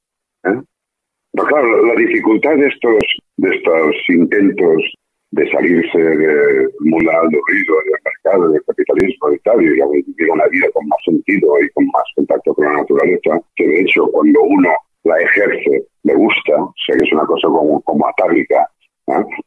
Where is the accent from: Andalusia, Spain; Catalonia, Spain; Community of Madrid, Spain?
Catalonia, Spain; Barcelona